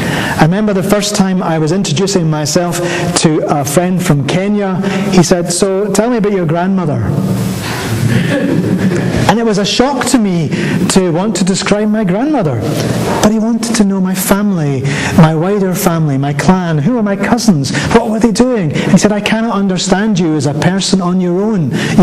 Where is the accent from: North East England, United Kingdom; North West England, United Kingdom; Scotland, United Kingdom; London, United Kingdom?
Scotland, United Kingdom; I have found myself telling lots of people, I'm Scottish.